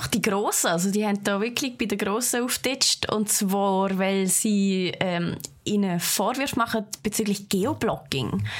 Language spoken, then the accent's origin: German; Switzerland; Ich meine, wir als Schweizer, bei uns ist alles ein bisschen teurer wie überall sonst.